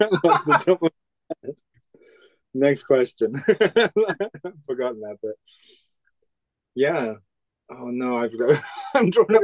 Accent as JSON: {"language": "English", "region": "London", "country": "United Kingdom", "tie": "born or raised there", "said": "I grew up in Southeast London. And then I kind of, because I grew up in a, my mother's Polish. My mother was Polish, and I grew up on going to Poland a lot"}